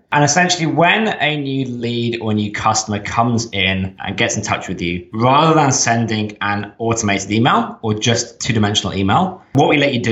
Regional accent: England, United Kingdom; now in Sydney, Australia; I'm actually English originally, but I, like many of the smart ones, left that place.

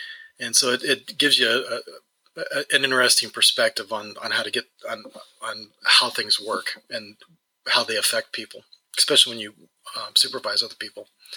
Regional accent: Ohio, United States; Well, I grew up in Northeast Ohio on a farm

